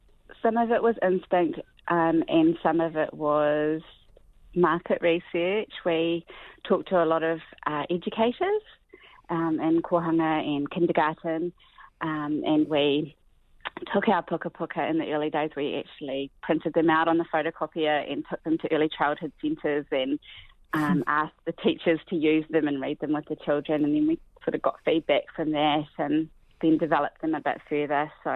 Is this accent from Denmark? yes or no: no; Christchurch, Canterbury, New Zealand; I grew up in Christchurch, which was another stronghold of our whānau